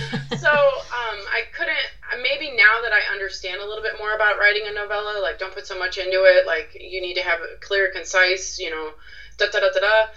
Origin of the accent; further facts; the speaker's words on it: Valparaiso, Indiana, United States; So I grew up outside of Chicago in Northwest Indiana.